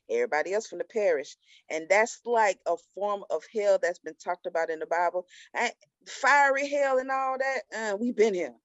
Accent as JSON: {"language": "English", "town": "Atlanta", "region": "Georgia", "country": "United States", "said": "I ain't used to cows. I'm from Atlanta. I don't think about no cows."}